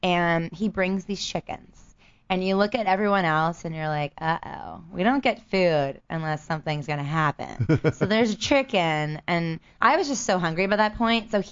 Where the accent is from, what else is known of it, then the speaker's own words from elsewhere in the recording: Maryland, United States; I grew up in Maryland near the woods